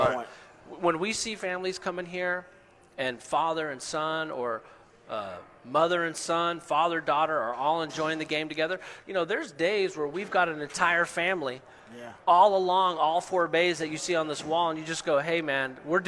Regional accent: Seattle, Washington, United States; I'm from Seattle, man. You don't golf in the rain, you ain't golfing.

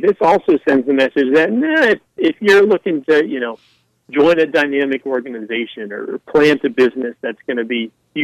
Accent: New Hampshire, United States; growing up in New Hampshire as a person of European descent

